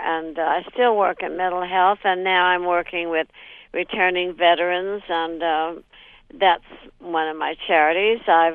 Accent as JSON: {"language": "English", "town": "Burbank", "region": "California", "country": "United States", "tie": "born or raised there", "said": "I was raised in Burbank, California, and they had a Burbank pageantry"}